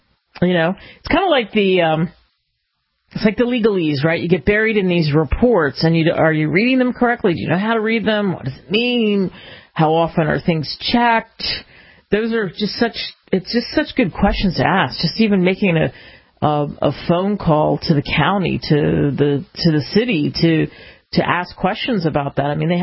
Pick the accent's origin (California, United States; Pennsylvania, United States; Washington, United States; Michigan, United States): California, United States; Los Angeles; I grew up in Los Angeles, and we got problems in L.A. of all sorts.